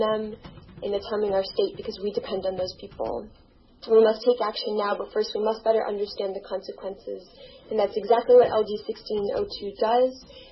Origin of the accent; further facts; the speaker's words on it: Maine, United States; growing up and eating steamers that my grandpa dug was very much a part of growing up in Maine